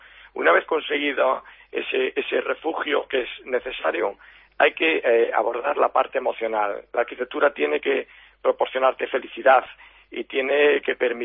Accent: A Guarda, Galicia, Spain; now in Pontevedra, Spain; yo soy de la Guardia, pero llevo muchísimos años con estudio en Pontevedra, llevo 19 años en Pontevedra, por lo que podría decir que efectivamente me siento pontevedrés.

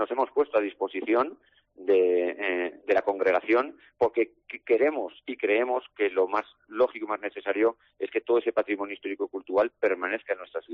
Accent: Jaca, Aragon, Spain; soy alcalde de Jaca, pero también soy de Jaca de toda la vida, yo de niño fui al colegio de las Benedictinas

